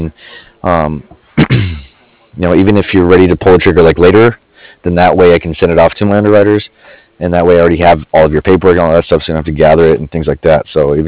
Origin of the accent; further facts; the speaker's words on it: Colorado, United States; born there; Yeah, I was born in Colorado, so like I know all about that stuff.